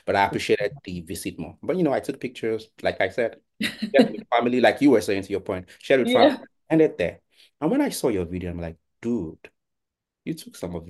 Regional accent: Badagry, Lagos, Nigeria; I was born in Badagry. Yeah, I was born there. I am from Ogun State.

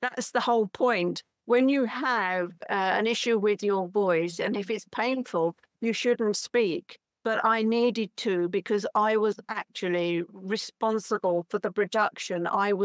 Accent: United Kingdom; from Intuitively Speaking. I'm from the UK

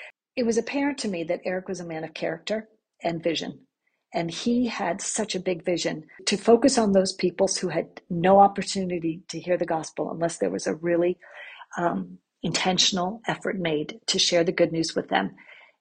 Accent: India; I grew up in India, the daughter of medical missionaries.

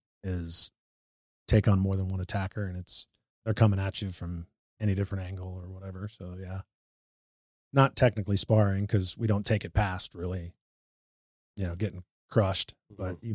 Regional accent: Arizona, United States; So I grew up in Arizona, my high school time, and we'd go to the desert and they would clear out a spot.

